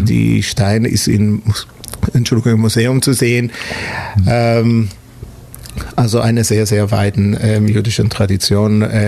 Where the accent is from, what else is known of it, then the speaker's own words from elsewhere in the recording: Israel; German is a second language; now in Ulm, Germany; ich bin direkt aus Israel nach Ulm gekommen. Ich bin in Israel geboren, aufgewachsen, hatte vorher gar keinen Bezug, nicht nach Ulm und nicht mal nach Deutschland. Meine Vorfahren kamen aus Osteuropa nach Israel. Also der erste in der Familie, der wirklich in Deutschland lebt.